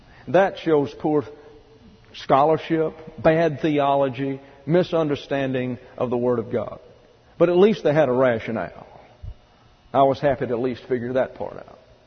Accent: Deep South, United States; I was raised in the Deep South in the 40s and 50s. This was a bastion of political and religious conservatism.

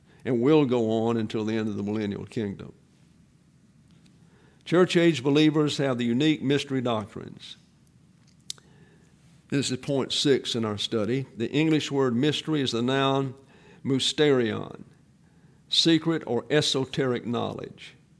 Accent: Alabama, United States; moved away; also born or lived in Texas, United States; I'm from Lower Alabama.

